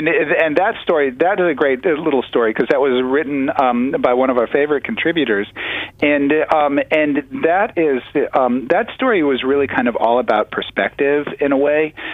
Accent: Toledo, Ohio, United States; and I grew up in Toledo, Ohio, I'm familiar with that region.

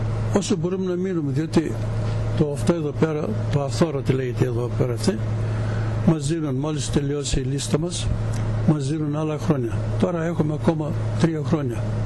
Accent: Greece; 3 μήνες στο Μασατσούσετ και 6 μήνες στην Ελλάδα, στο χωριό μου.

